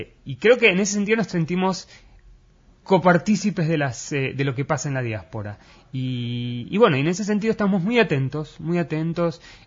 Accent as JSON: {"language": "Spanish", "country": "Argentina", "moved": "yes", "lives_now": "Israel", "said": "En Israel, yo vengo de Argentina, entonces conozco la realidad y también de otros países."}